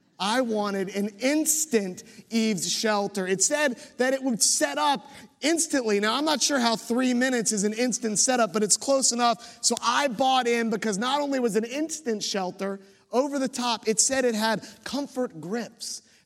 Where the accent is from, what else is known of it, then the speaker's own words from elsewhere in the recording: Virginia Beach, Virginia, United States; Now, I was a little nervous about this, because I'm from Virginia Beach, and there are a lot of rules that we have about your behavior.